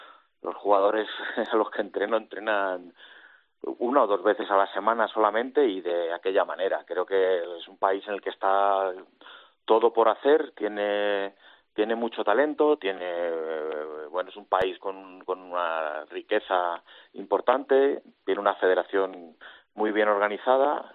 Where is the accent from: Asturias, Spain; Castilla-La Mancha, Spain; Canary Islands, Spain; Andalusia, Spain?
Castilla-La Mancha, Spain; Toledo; me permite vivir en Toledo, que es de donde soy